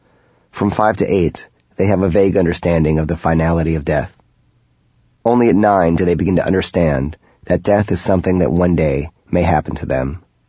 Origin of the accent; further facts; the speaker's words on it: Chicago, Illinois, United States; had been found buried in a basement and yard in the northwest section of Chicago, my hometown.